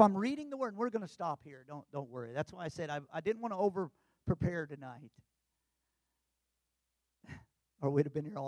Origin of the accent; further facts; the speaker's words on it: Tulsa, Oklahoma, United States; growing up in Tulsa, we knew about it